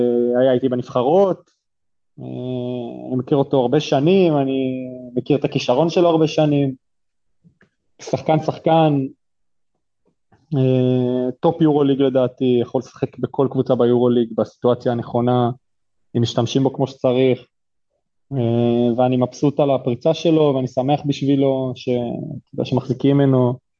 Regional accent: Shoham, Central District, Israel; אני במקור משוהם, אז כאילו גם זה שינה אצלי חלק מהתפיסה, לגור לבד

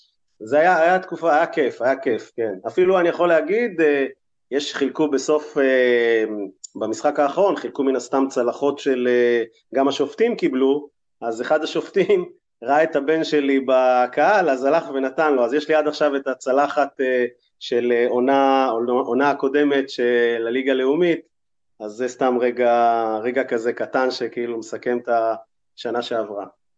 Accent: Yokneam, Northern District, Israel; now in Kiryat Ata, Israel; אוקיי, אז קודם כל, אני במקור מיוקנעם. לפני 8 שנים עברתי עם אשתי לגור פה בקריית אתא.

